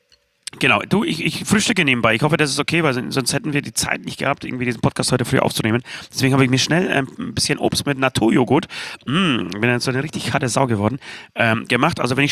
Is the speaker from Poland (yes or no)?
yes; Poland; now in Germany; Darf ich als Pole sagen, dass ich stolz auf unser Land, auf unser Deutschland bin?